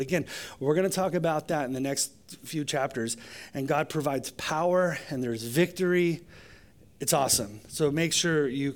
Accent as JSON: {"language": "English", "region": "California", "country": "United States", "said": "I'm from California, so I can say those things. If you're not from California, you can't say those things."}